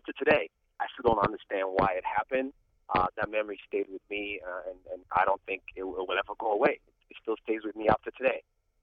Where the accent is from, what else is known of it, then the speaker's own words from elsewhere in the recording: Ghana; I was in Ghana, West Africa. I'm a Ghanaian.